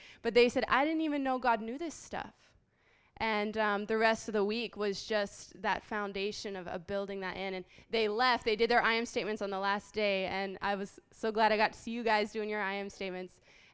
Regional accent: Haiti; I was born and raised in Haiti

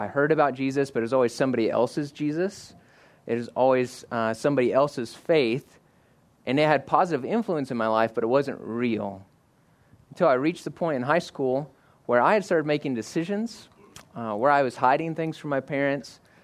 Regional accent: Oklahoma, United States; moved away as an adult; now in Spearfish, United States; I am a transplant from Oklahoma. My wife, Heather, and I moved here just shy of 4 years ago.

